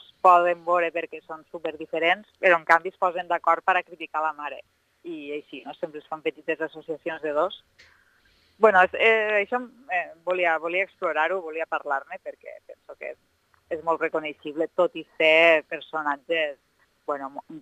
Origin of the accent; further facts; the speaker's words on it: Amposta, Catalonia, Spain; born there; jo vaig néixer a Amposta